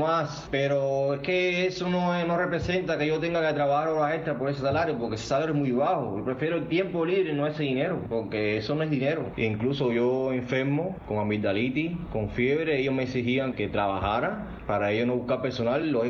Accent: Cuba; Uno como cubano

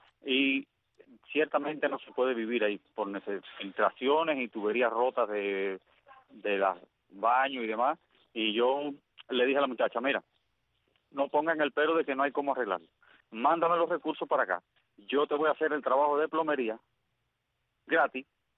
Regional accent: Casilda, Sancti Spíritus, Cuba; yo soy de Casilda, allí tengo mi dirección todavía particular.

